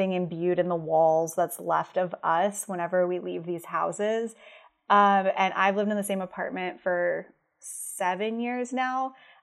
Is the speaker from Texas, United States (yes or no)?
yes; Houston, Texas, United States; So I grew up in Houston, and I went to school in Huntsville and like Beaumont area, so closer to Louisiana.